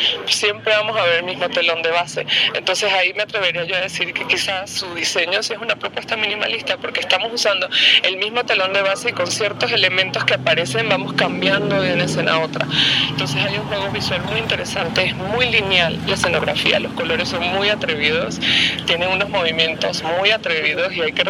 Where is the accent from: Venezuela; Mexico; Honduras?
Venezuela; yo soy venezolana, pero me siento mexicana.